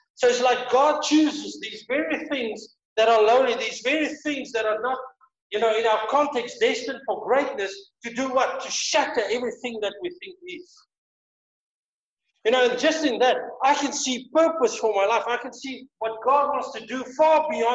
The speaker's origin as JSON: {"language": "English", "town": "Brixton", "region": "Gauteng", "country": "South Africa", "tie": "born or raised there", "said": "I was born in Brixton, in a railway dorpie, which was considered, if it's working for the railway, you know, you were nothing."}